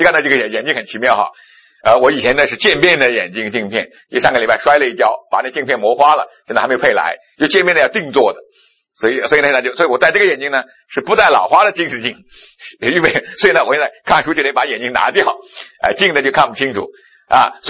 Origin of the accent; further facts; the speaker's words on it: China; 这个对背出来对我们中国人传福音特别有用